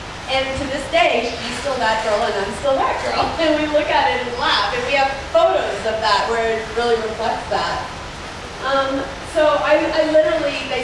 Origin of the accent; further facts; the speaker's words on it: Texas, United States; I'm from Texas, but I don't know what Texas Hold'em is.